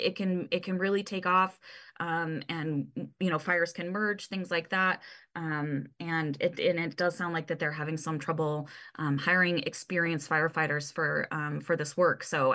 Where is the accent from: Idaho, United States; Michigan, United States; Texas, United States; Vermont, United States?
Idaho, United States; I'm from Eastern Idaho, where they do, the biggest show in Idaho there.